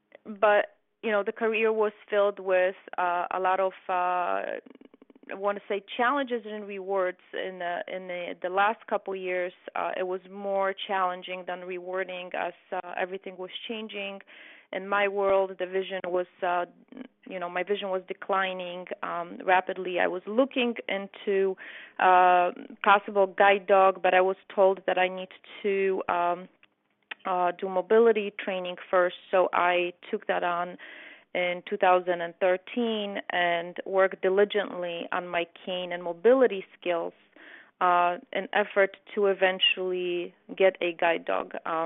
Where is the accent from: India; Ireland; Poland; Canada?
Poland; English is a second language; now in United States; I came from Poland to the United States in 1988.